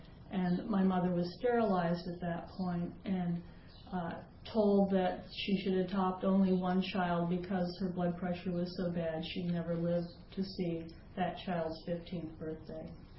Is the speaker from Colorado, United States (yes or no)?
yes; Denver, Colorado, United States; born there; I was conceived in Columbus, Ohio, and I was born in Denver, Colorado.